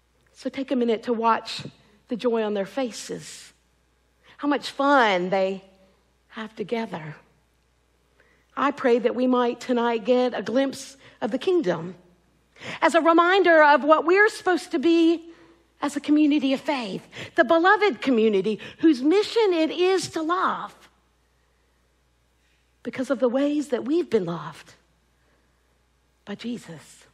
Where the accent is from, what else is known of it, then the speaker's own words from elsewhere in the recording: Greensboro, North Carolina, United States; The church I grew up in Greensboro had what was known as the Monday Night Sharing Group.